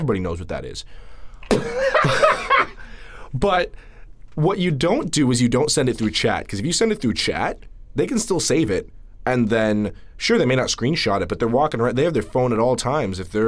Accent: Canada; We're Canadian.

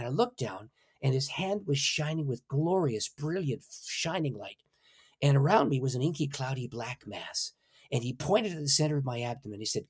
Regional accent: St. Catharines, Ontario, Canada; an English Methodist evangelist who had come to my hometown, St. Catharines, which is 12 miles north of Niagara Falls, just to orient your American audience. So if you can picture Niagara Falls, go a little bit north, and that's where I lived.

